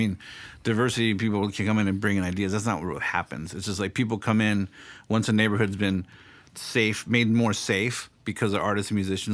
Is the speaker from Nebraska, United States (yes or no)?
no; California, United States; I'm from the South Bay, so everything was punk rock pretty much, 80s and 90s, you know, the grunge, I guess, a little bit. But it's always been a punk rock town because